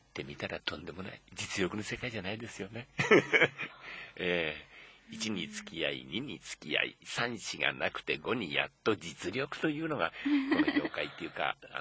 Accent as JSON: {"language": "Japanese", "region": "Tokyo", "country": "Japan", "tie": "born or raised there", "said": "なんせその頃の東京生まれ東京育ちですから、食べ物はないしね"}